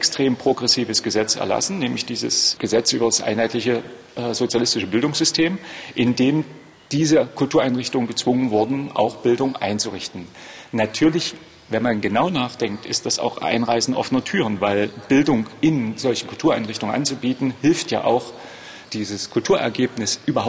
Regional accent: Halle, Saxony-Anhalt, Germany; Ich bin in Halle groß geworden und habe auch da studiert.

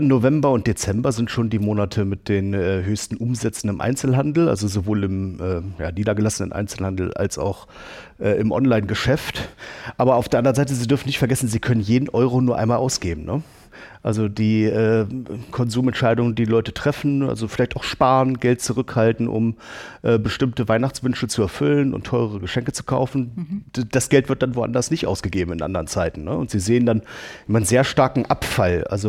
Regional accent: Wolfenbüttel, Lower Saxony, Germany; Nee, ich komme aus Wolfenbüttel. Direkt aus dem Zonenrandgebiet

